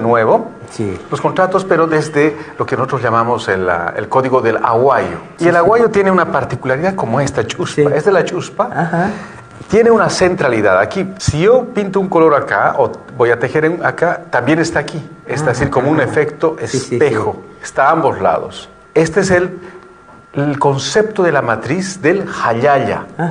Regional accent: Bolivia; menos a nuestra perspectiva como bolivianos

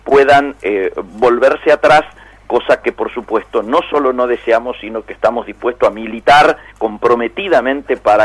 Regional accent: Argentina

